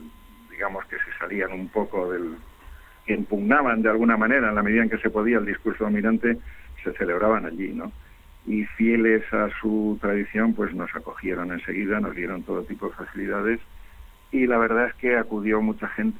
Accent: Italy; en mi propio caso, yo soy italiano, ¿no? vengo de todavía de más lejos geográficamente y culturalmente

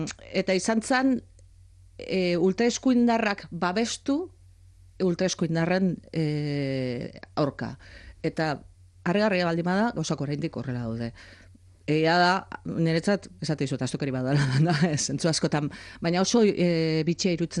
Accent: Eibar, Basque Country, Spain; Ni adibidez Eibartarra naiz

